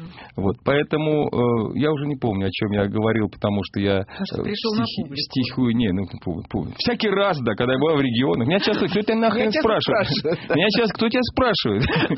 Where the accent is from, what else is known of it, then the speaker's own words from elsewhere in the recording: Moscow, Russia; Я москвич. Покровки, я заядлый москвич, закоренелый москвич. И я малодушно, физически привязан к этому городу.